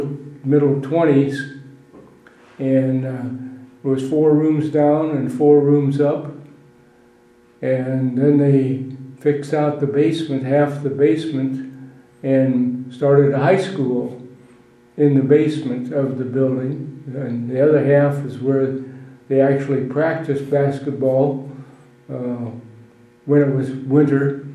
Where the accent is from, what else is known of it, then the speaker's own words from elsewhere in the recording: Alhambra, Illinois, United States; I'm from the little city of Alhambra, just 15 miles north of here.